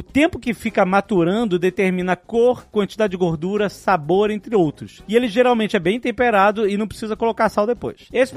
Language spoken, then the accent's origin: Portuguese; Rio de Janeiro, Brazil; E eu sou carioca, cara, é isso.